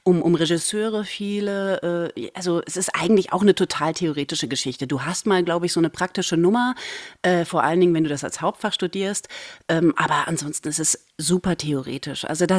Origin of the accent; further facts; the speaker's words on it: Thuringia, Germany; now in Berlin, Germany; ich komme aus dem Thüringer Wald, da ist nicht viel.